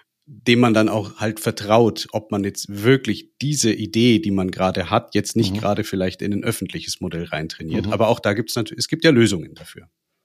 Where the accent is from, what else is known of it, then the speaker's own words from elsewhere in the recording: Germany; Natürlich, wir sind Deutsche, wir müssen uns immer auch wieder die Frage nach dem Datenschutz und der Sicherheit stellen.